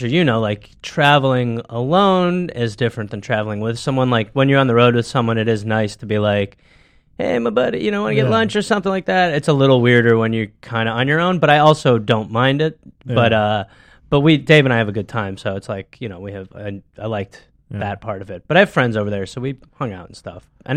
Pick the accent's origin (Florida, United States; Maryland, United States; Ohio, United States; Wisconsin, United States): Wisconsin, United States; Milwaukee; The cheese. Yeah, I'm from Milwaukee, Wisconsin.